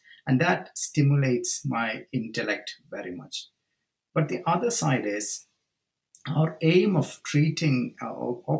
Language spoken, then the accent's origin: English; India; moved away as an adult; now in United Kingdom; I was born and brought up in India, initial training in India, medical school in India, initial surgical training in India, and then came over to the UK.